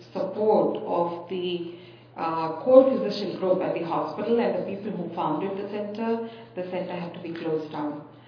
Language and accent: English; Boston, Massachusetts, United States; I'm from Boston.